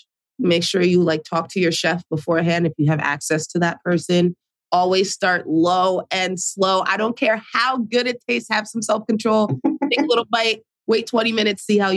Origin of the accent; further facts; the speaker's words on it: Jersey City, New Jersey, United States; I'm in Jersey City, New Jersey, born and raised in Jersey. First generation American.